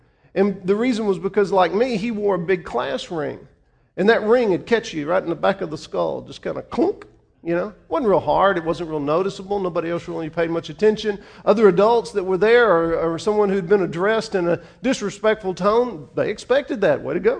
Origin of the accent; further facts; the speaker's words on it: the South, United States; Now, I grew up in the South, and as a result of that, when I was growing up, you said yes, sir, and no, sir.